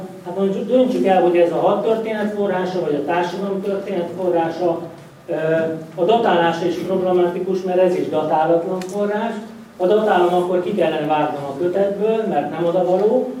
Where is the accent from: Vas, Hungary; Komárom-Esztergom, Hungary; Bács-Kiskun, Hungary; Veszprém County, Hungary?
Veszprém County, Hungary; Veszprém; hadd mutassak, mint Veszprémi lokálpatrióta ugyanebből egy térképet